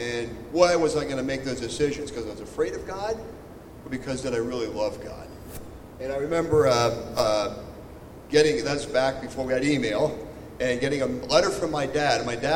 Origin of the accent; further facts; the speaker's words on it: Kreamer, Pennsylvania, United States; I grew up in Snyder County, Cramer, Pennsylvania area. I've been there really all my life.